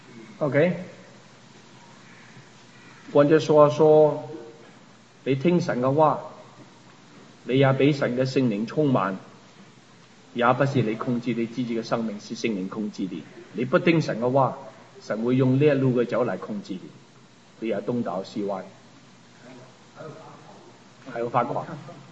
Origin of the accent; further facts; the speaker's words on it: China; 当时我们很危险，我们中国人，我们就留